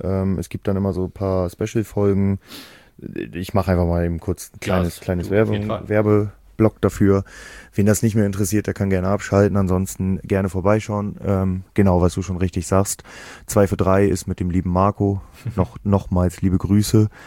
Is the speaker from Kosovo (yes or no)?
no; Cuxhaven, Lower Saxony, Germany; ein guter alter Freund aus meiner Heimat, aus Cuxhaven